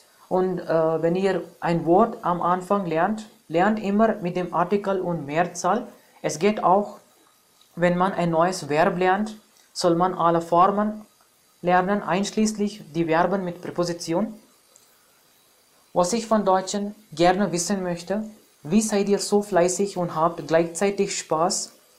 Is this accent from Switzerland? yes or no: no; India; German is a second language; Ich komme ursprünglich aus Indien und ich bin im Jahr 1990 geboren. Ich lerne Deutsch